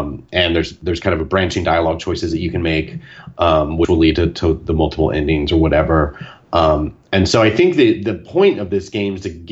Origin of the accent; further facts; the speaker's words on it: Sacramento, California, United States; That was here in Sacramento.